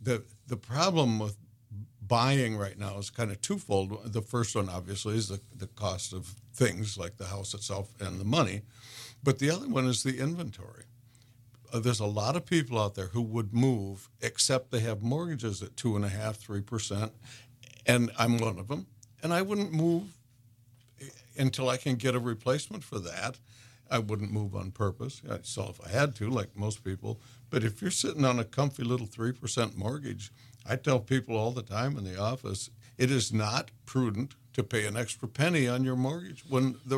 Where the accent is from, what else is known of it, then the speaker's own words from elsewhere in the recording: Florida, United States; because they're from Mississippi and we're from Florida.